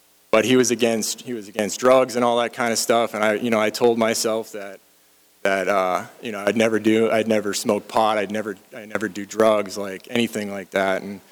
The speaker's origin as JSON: {"language": "English", "region": "Massachusetts", "country": "United States", "tie": "born or raised there", "said": "But I grew up in Massachusetts. I had a good upbringing, you could say."}